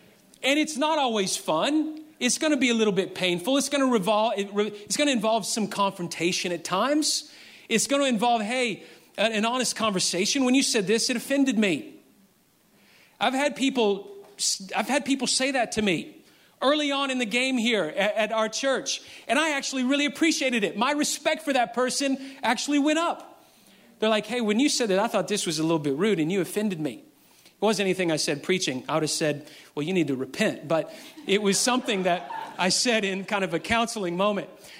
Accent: Memphis, Tennessee, United States; And this was in my hometown of Memphis.

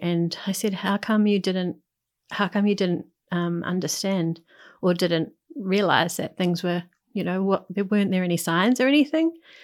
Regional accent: New Zealand; now in Australia; is I'm a New Zealander. I'm fairly new to living in Australia.

